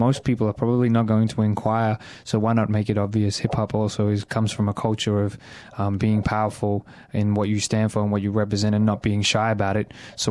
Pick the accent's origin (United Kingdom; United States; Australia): Australia; being born and brought up in Australia, going through school